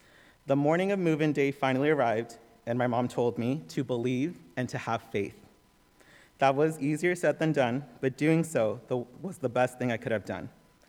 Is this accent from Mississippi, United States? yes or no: no; Mountain View, California, United States; I grew up in Santa Clara County in the city of Mountain View, where I've spent most of my life.